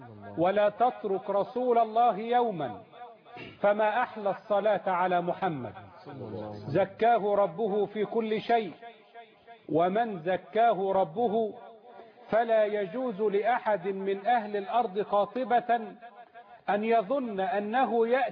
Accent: Al-Deraksa, Dakahlia, Egypt; لأحبابي في بلدتي قرية الدركسة مركز بنية النصر بمحافظة الدهلية

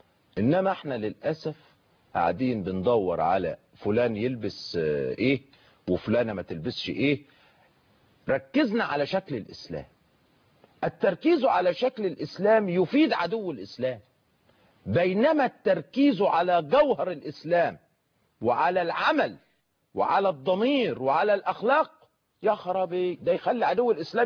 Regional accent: Mansoura, Dakahlia, Egypt; نضرب مثل عندنا في المنصوره

